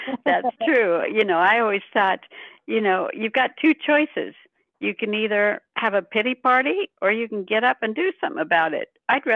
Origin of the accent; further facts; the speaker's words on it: Illinois, United States; now in Missouri, United States; I've lost my sight while I lived here, but I'm originally from Illinois.